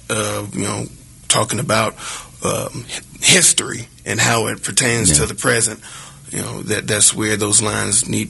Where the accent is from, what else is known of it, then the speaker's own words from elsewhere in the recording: Biloxi, Mississippi, United States; I'm from Biloxi, Mississippi. And after I graduated high school up here and went back to the University of Southern Mississippi for 2 years